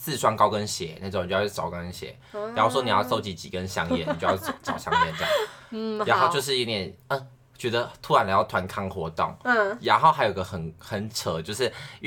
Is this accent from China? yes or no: no; Taiwan; 我觉得跟我们台湾这边的习俗或者说习惯不一样。